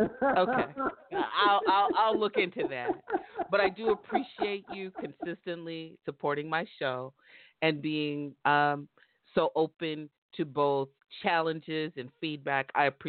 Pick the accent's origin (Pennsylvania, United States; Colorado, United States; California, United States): California, United States; San Francisco; I'm from San Francisco 49er country. I cannot like this page.